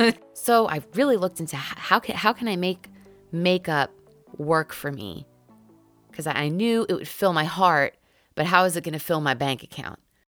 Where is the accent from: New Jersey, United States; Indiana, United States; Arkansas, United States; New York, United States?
New York, United States; Long Island; now in New York City, United States; I'm from Long Island. You grow up and you dream of living in New York City, so here I am, and I'm living the dream.